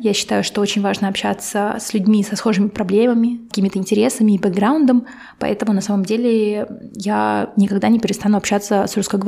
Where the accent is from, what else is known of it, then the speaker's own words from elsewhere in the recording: Volgograd, Volgograd Oblast, Russia; also born or lived in Moscow; как хорошо было в Москве или в Волгограде, откуда я родом.